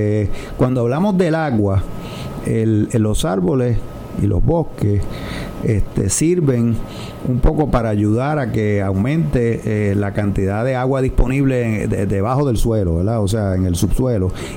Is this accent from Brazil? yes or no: no; Mayagüez, Puerto Rico; De hecho, yo que vengo de Mayagüez